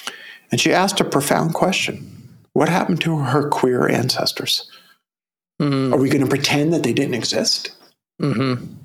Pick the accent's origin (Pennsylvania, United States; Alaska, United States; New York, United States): New York, United States; Brooklyn; I'm from Brooklyn.